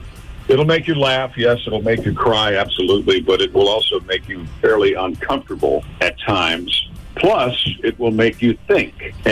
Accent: Mount Kisco, New York, United States; But, you know, I'm from Mount Kisco, New York. We used to do a lot of thinking in Mount Kisco, New York.

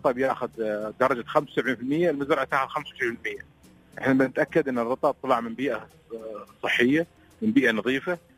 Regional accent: United Arab Emirates; عندنا في الإمارات

